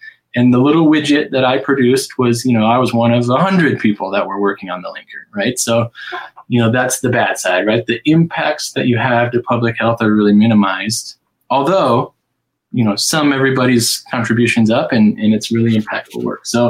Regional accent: Iowa, United States; You know, I grew up in the Midwest in Iowa, and my undergraduate degree was in chemical and biochemical engineering.

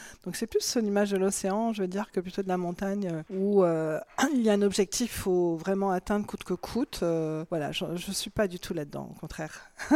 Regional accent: Corsica, France; on est parti vivre là-bas, j'avais 3 mois, donc j'ai passé toute mon enfance en Corse, dans une île merveilleuse.

